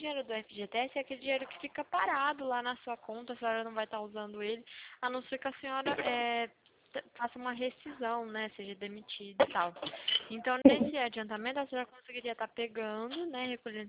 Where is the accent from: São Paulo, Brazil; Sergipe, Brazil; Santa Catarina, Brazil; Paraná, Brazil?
São Paulo, Brazil; Presidente Prudente; Eu sou daqui de Prudente mesmo